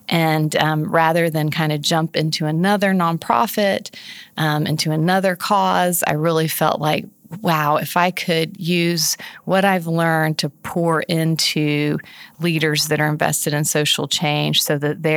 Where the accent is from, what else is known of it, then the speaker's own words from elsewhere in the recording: Guatemala; And growing up in Guatemala definitely fed my frame for